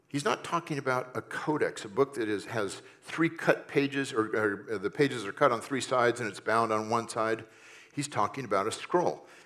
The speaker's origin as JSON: {"language": "English", "region": "California", "country": "United States", "tie": "born or raised there", "said": "Of course, I grew up in California, so you never know what you're going to get there."}